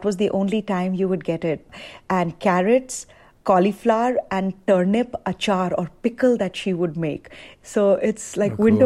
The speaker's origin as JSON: {"language": "English", "country": "India", "moved": "as an adult", "lives_now": "United States", "said": "So my thinking, when I came from India, I came to the CIA to do baking and pastry arts."}